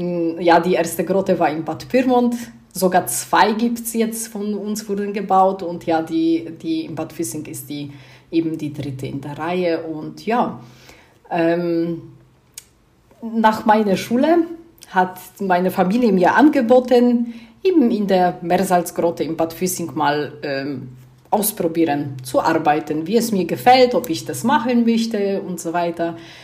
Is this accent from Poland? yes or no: yes; Poland; Ich komme aus Polen